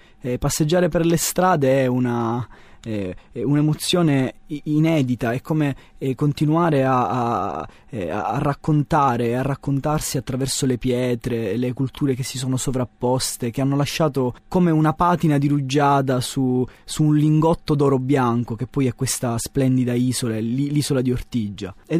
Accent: Syracuse, Sicily, Italy; now in Catania, Italy; Catania è la mia città adottiva, ecco, la città dove mi sono formato, dove continuo a studiare. Però in realtà la mia città è Siracusa, che è questo piccolo gioiello.

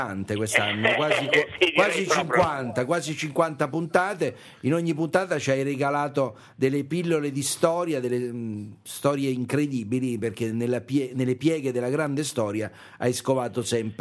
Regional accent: Lombardy, Italy; da un lombardo ciao

